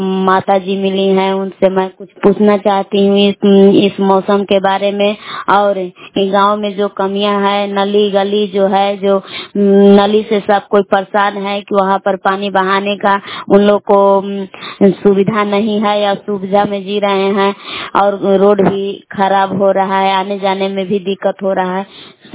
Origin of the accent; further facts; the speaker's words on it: Belagavi, Karnataka, India; मैं बेलगाम के निवासी हूँ।